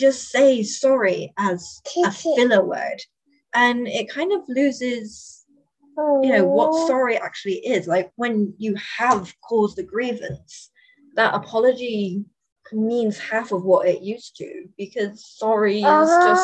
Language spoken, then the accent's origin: English; United Kingdom; I am British, and I know for my Canadian friends, this is a very thing too.